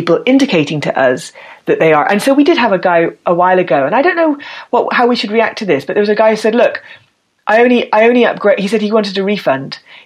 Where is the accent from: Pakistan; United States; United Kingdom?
United Kingdom